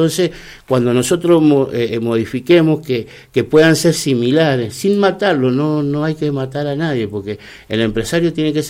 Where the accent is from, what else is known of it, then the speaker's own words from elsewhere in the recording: Luján, Buenos Aires Province, Argentina; también nos mueve es que somos lujaninos nacidos en Luján. Y siempre apostamos por Luján. Nunca nos fuimos de Luján. Caminamos las calles de Luján cada día de nuestras vidas